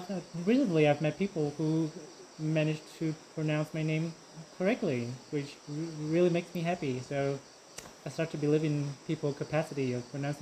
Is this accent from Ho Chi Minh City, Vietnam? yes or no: no; Hanoi, Vietnam; English is a second language; also born or lived in United States; I'm originally from Hanoi, but before that, 10 years ago, I studied abroad in the States for a while.